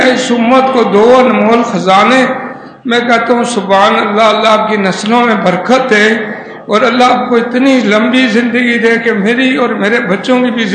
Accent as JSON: {"language": "Urdu", "town": "Rawalpindi", "region": "Punjab", "country": "Pakistan", "said": "میں راولپنڈی سے آیا ہوں."}